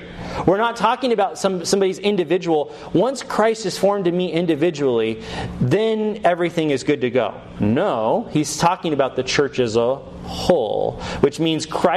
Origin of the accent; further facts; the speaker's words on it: United States; Because we're so American in our culture today, we think very individualistically.